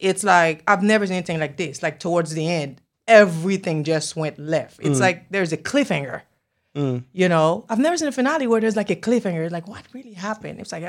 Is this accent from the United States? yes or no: no; Haiti; first language Haitian Creole; English is a second language; You know, I'm from Haiti. I speak Creole.